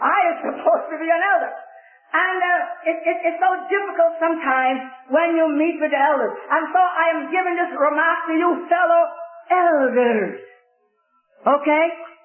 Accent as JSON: {"language": "English", "region": "England", "country": "United Kingdom", "moved": "yes", "said": "I remember when I came from England in 1949, this sweet little girl said to me"}